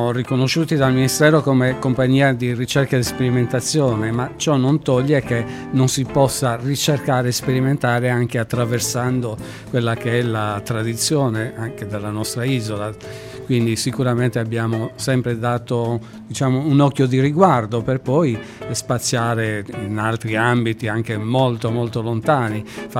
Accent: Cagliari, Sardinia, Italy; now in Quarto, Italy; nati e cresciuti a Cagliari, nel 95 siamo dovuti emigrare.

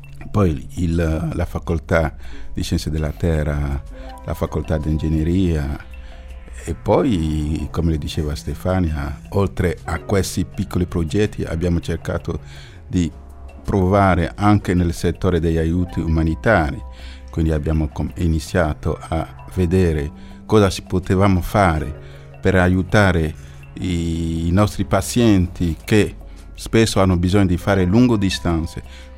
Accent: Benin; nel mio paese, che si chiama Repubblica del Benin, che si trova in Africa occidentale

